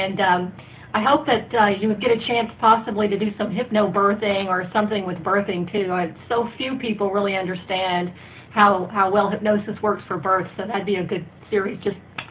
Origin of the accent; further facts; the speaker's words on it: Dallas, Texas, United States; from Dallas